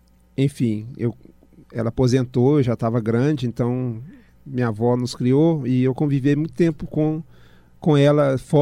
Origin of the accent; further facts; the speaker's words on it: Belo Horizonte, Minas Gerais, Brazil; also born or lived in Ouro Preto; Eu sou de Belo Horizonte, né? Nascido e criado, e tirando esse período que eu morei em Ouro Preto, porque eu trabalhava lá, uns 6 anos, eu sempre morei aqui, né? Sou filho de professora.